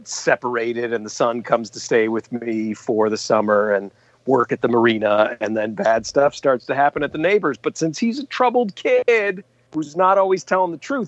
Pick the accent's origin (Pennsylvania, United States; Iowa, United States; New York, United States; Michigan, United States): Michigan, United States; yeah, I was born and raised in Michigan.